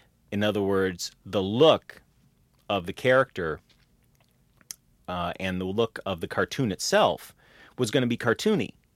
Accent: Chicago, Illinois, United States; also born or lived in New York; Yeah, I grew up in Chicago and you could see them. They showed them on TV. They never had Tom and Jerry on in Chicago. I didn't see Tom and Jerry until after I moved to New York.

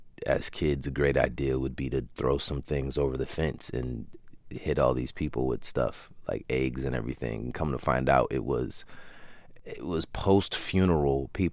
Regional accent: Hayward, California, United States; also born or lived in Oakland; I was born in Oakland and grew up probably about 5 miles from Oakland in Hayward.

